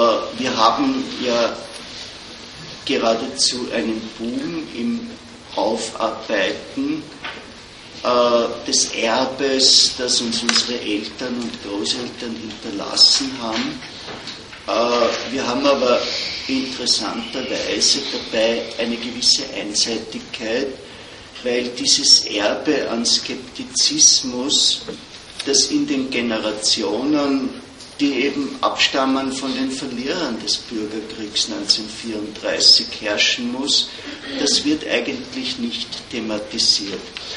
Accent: Austria; mein Vater war bei der SS, ich hasse meinen Vater, ich bin ein typischer Österreicher.

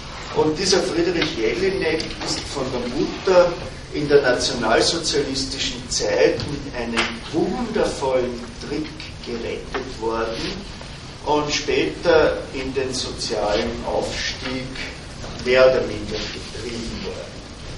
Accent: Austria; Ich bin ein typischer Österreicher.

